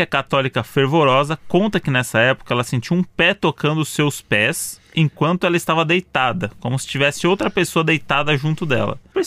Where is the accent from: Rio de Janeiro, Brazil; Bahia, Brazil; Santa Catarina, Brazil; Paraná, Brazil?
Paraná, Brazil; Curitiba; sou de Curitiba.